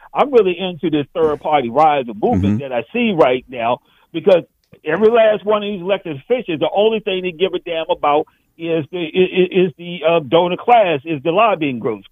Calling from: District of Columbia, United States; from the district.

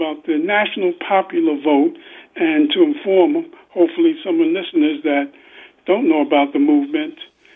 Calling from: Alexandria, Virginia, United States; from Alexandria.

